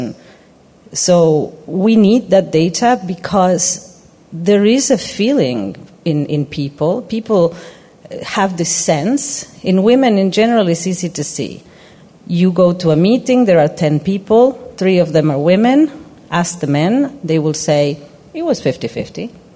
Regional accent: Argentina; English is a second language; now in United Kingdom; I come from Argentina. I am the granddaughter of Italian immigrants and Spanish immigrants, and I'm also an immigrant myself that has been in the UK for 23 years.

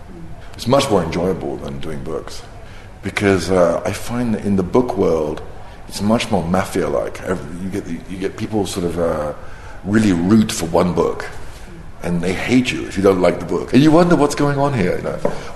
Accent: United Kingdom; Like the British and Hong Kong, because I'm British.

